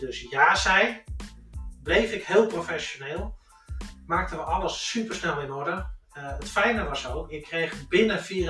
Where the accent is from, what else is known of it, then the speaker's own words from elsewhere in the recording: North Holland, Netherlands; En ik kom uit West-Friesland van origine.